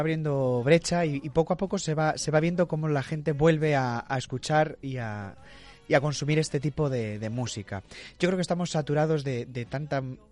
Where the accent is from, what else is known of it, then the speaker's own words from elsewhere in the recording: La Cabrera, Community of Madrid, Spain; A las 7 de la tarde en mi pueblo, en el que estáis todos invitados, La Cabrera.